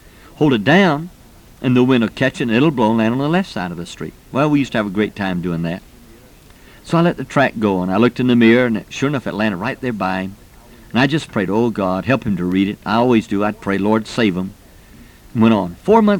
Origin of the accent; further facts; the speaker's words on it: Jacksonville, Florida, United States; Years ago in Jacksonville, Florida, my hometown, I was riding down the street and I saw a sailor boy hitchhiking.